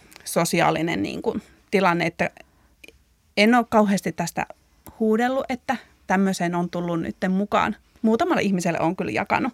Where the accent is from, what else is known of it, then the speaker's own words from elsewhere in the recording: Northern Finland, Finland; moved away as an adult; No, parikymppisenä mä muutin tuolta Pohjois-Suomesta niin kuin pääkaupunkiseudulle, tai itse asiassa mä olin 18, kun mä muutin.